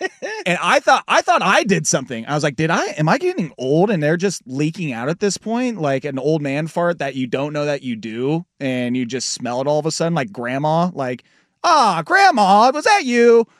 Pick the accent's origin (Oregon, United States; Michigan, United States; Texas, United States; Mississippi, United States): Oregon, United States; Tualatin; also born or lived in Sherwood; now in Newberg, United States; I grew up in Tualatin / Sherwood. I went to Sherwood High School, and then I moved to Newburgh late in my life.